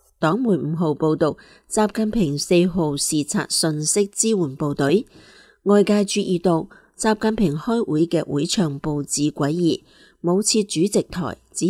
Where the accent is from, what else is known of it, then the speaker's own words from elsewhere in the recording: China; 我们中国人都懂一个道理，叫物极必反